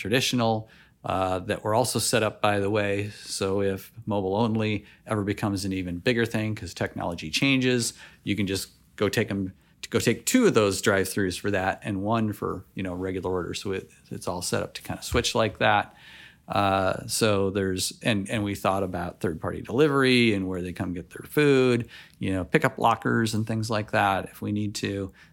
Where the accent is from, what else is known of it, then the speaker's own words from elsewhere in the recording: Michigan, United States; from Michigan, so that's why.